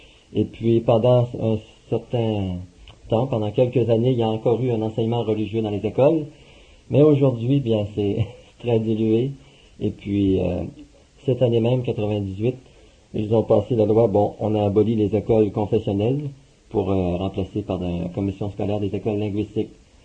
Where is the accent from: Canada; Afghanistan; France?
Canada; accent: Canadian; Par l'accent, vous allez voir que je suis canadien, de toute façon.